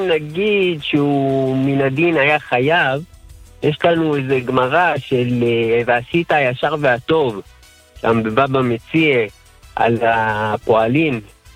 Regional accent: Jerusalem, Jerusalem District, Israel

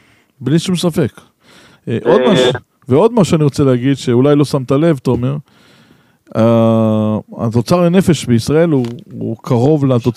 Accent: Petah Tikva, Central District, Israel; מפתח תקווה.

